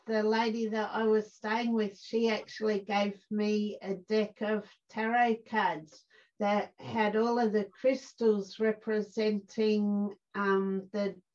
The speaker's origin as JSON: {"language": "English", "region": "Victoria", "country": "Australia", "moved": "yes", "lives_now": "South Australia, Australia", "said": "I'm an Aussie girl, and I come from Victoria, so I did go over the border and landed in South Australia."}